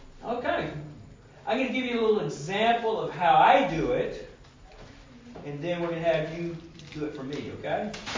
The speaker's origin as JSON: {"language": "English", "region": "New Jersey", "country": "United States", "tie": "born there", "accent": "southern", "said": "Usually they always tease me about my southern accent, but I was born in New Jersey. But I probably have to go to my family home in Georgia."}